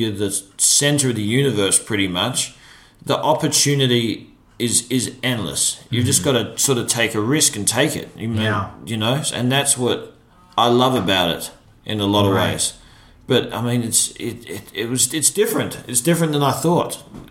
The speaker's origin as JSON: {"language": "English", "country": "Australia", "tie": "born or raised there", "lives_now": "Los Angeles, United States", "said": "Like being in Australia, being so far away from Hollywood, America, LA."}